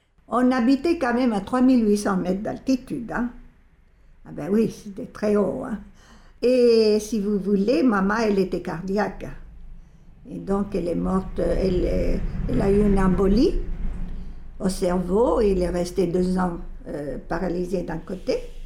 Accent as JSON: {"language": "French", "country": "Bolivia", "tie": "born or raised there", "also_born_or_lived": "Chile", "said": "je suis née au Chili, le 18 juin 1934. J'ai 82 ans. Mais il faut dire que le Chili, je ne connais pas beaucoup parce que à 4 ans, mes parents, ils ont immigré en Bolivie. Donc pour moi, c'est la Bolivie qui est mon pays."}